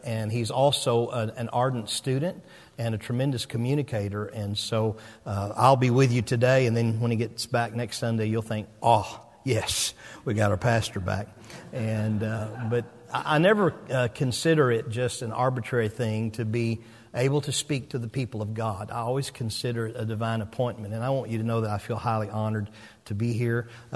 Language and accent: English; Arkansas, United States; I'm from Arkansas, and so some of you might have detected in my dialect that I'm not from around here.